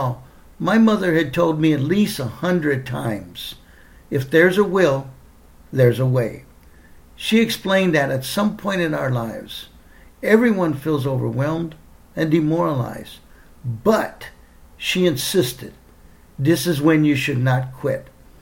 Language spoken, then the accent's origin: English; San Diego, California, United States; We grew up in Southeast San Diego, where crushed dreams were often the effect of poverty on education, community, and family.